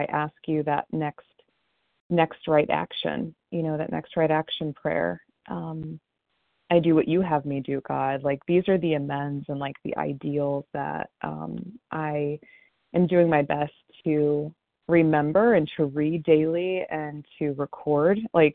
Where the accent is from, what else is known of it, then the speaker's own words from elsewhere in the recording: Akron, Ohio, United States; I'm from Akron, Ohio, and I am a grateful, recovering, compulsive overeater.